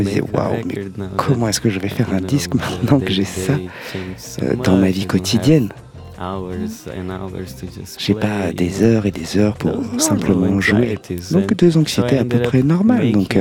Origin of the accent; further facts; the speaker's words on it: Brazil; et aussi parce que je suis brésilien. J'ai étudié la guitare brésilienne, c'est ma tradition.